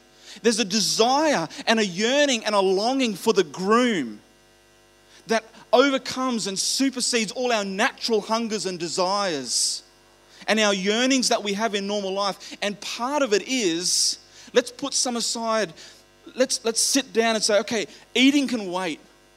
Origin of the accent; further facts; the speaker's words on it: Queensland, Australia; I was living in Queensland. I am a Queenslander.